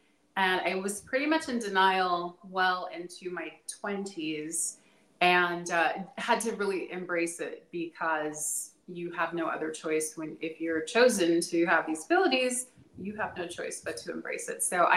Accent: Los Angeles, California, United States; And living, being born and raised in Los Angeles, and the things that are going on there now, I see a lot of them.

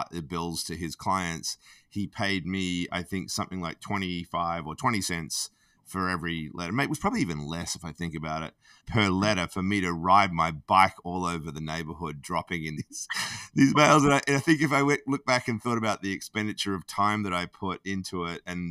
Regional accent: Australia; that's 25 cents Australian, as you can gather. I'm an Aussie.

